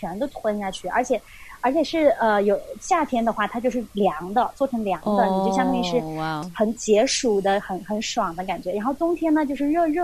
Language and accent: Chinese; Chengdu, Sichuan, China; 因为我对，我成都人。